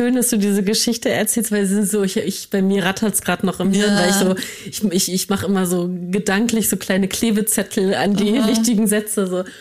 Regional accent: Northern Germany, Germany; now in Berlin, Germany; Also ich bin auch nicht in Berlin aufgewachsen, sondern in Norddeutschland.

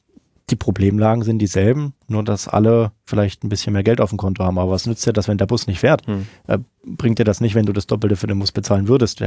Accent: Thuringia, Germany; Ich bin überhaupt als Thüringer auch gar kein Freund vom Sachsen-Bashing

